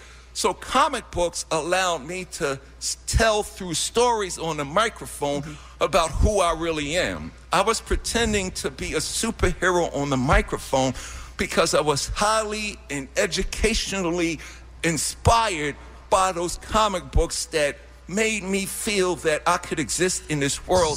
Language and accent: English; Queens, New York, United States; from Queens, Kings from Queens. … I live in Queens.